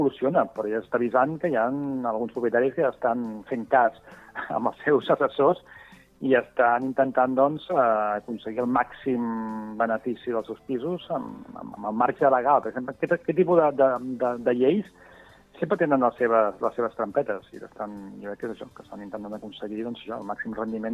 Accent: Catalonia, Spain; aquí a la zona on sóc jo del Baix Gaià

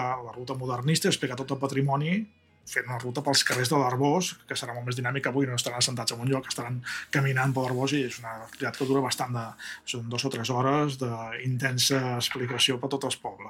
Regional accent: Reus, Catalonia, Spain; Jo soc de Reus, i a Reus és una ciutat molt gran. Quan jo era petit tenia 70.000 habitants, ara avui en dia en té 110.000, em sembla.

